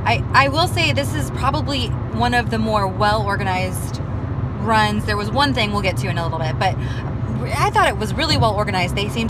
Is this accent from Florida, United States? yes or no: yes; Florida, United States; So we are from Florida, and it was 30 degrees.